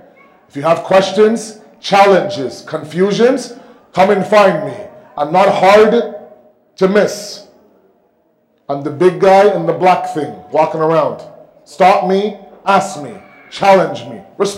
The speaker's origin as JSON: {"language": "English", "country": "Canada", "said": "not just here in the UK, I'm from Canada, there as well, all across North America."}